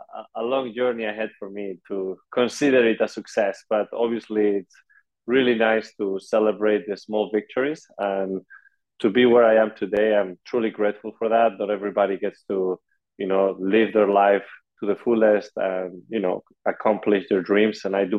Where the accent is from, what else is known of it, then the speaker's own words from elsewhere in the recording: Madrid, Community of Madrid, Spain; moved away as an adult; I come originally from Madrid, Spain. I came into the States with a tennis scholarship.